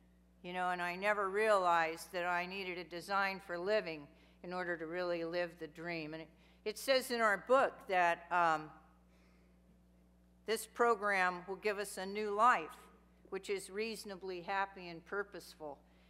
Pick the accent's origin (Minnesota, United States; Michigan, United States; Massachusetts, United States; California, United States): California, United States; Chico; I grew up in Chico, California. I grew up in a family that drank a lot.